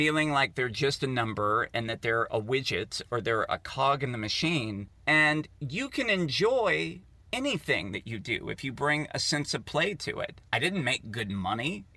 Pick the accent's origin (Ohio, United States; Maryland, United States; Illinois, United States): Maryland, United States; Poolesville; And I grew up in Poolesville back in the days when literally it was like a grocery store, a gas station, and a McDonald's.